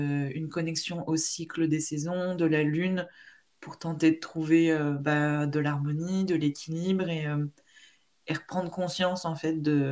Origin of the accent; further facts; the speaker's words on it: France; now in Sweden; je suis française, mais en effet, je vis au nord de la Suède. Donc, je vis en Suède depuis 4 ans et demi et en Laponie depuis 3 ans et demi.